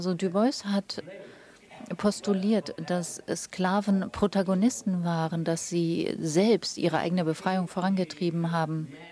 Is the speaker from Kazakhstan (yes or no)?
no; Brazil; Ich komme aus Brasilien